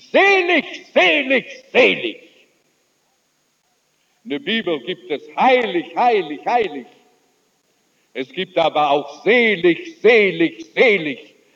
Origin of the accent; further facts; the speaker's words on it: South Africa; Es war der 29. Dezember vergangenen Jahres, dass eine Frau auf ihrem Sterbebett lag bei uns in Südafrika, bei der Hauptstadt Natals, Pietermaritzburg.